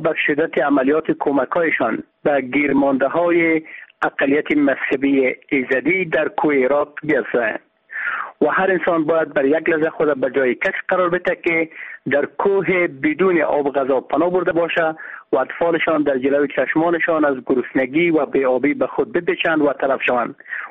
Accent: Daykundi, Afghanistan; از دایکندی، من یک افغان هستم

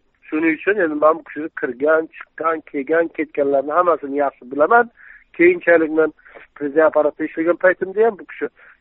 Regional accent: Sirdaryo Region, Uzbekistan; ma'lum darajada Sirdaryolikman.

